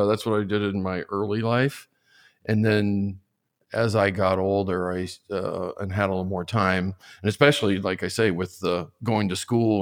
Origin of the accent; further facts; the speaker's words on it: Tulsa, Oklahoma, United States; moved away as an adult; also born or lived in San Francisco; now in New York, United States; Tulsa, Oklahoma.